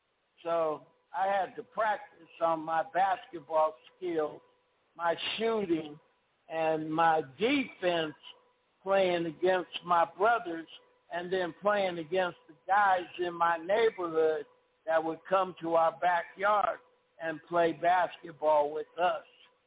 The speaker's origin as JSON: {"language": "English", "town": "Los Angeles", "region": "California", "country": "United States", "tie": "born or raised there", "said": "So that's how I grew up in South Central L.A. on 65th Place in L.A., Los Angeles, California."}